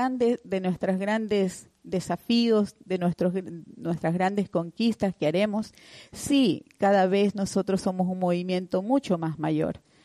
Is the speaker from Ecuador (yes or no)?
yes; Ecuador; Yo soy de Ecuador, yo me voy diciendo que me gustaría volver